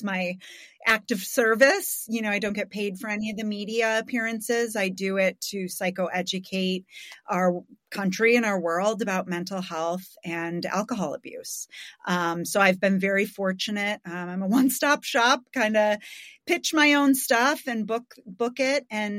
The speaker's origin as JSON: {"language": "English", "town": "Chicago", "region": "Illinois", "country": "United States", "tie": "born or raised there", "said": "I come from growing up above my parents' bar in Lincoln Park, a neighborhood of Chicago, very close to Wrigley Field."}